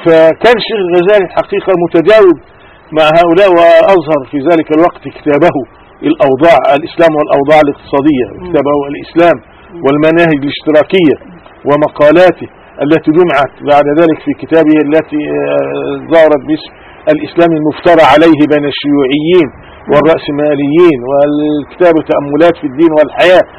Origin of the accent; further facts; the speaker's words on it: Egypt; وجدنا الذين يملكون الالاف من الافدنة في قريتنا وفيما حولها وفي مصر بصفة عامة